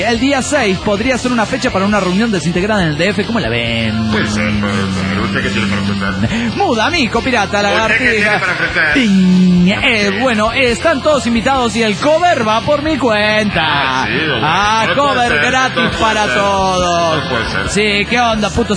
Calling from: Málaga, Andalusia, Spain; de Málaga, España.

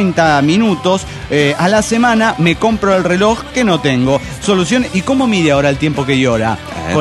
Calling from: Barranqueras, Chaco, Argentina; saludo de las tierras más calurosas del norte argentino, el Chaco.

